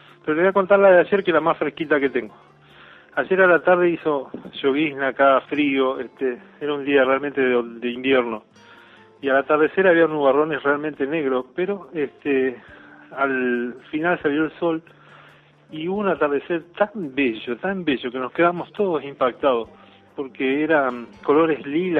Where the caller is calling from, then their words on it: Santa Fe, Argentina; de Santa Fe Capital